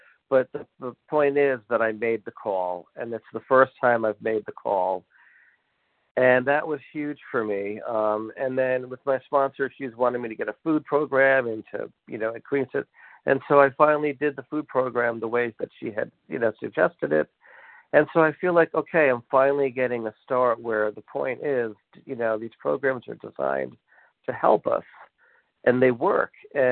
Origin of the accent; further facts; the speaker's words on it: Providence, Rhode Island, United States; I'm a compulsive overeater and a sugar addict, and I'm from Providence, Rhode Island.